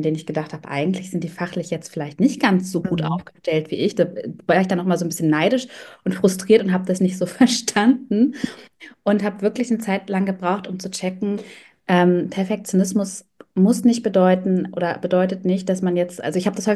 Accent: Hamburg, Germany; Ich komme aus Hamburg, also nicht aus Köln wie Sandra.

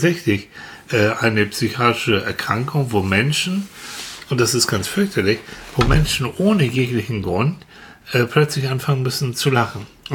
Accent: Northern Germany, Germany; als Norddeutscher

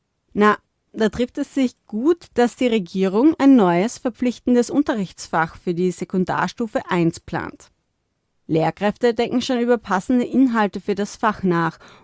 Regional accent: Styria, Austria; born there; now in Vienna, Austria; darf ich als gebürtige Steirerin zum ersten Mal in Wien wählen

